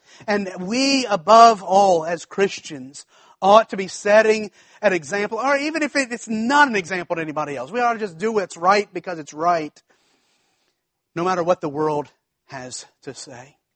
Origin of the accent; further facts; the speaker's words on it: the South, United States; Y'all know I'm from the South, and so I'm not saying anything.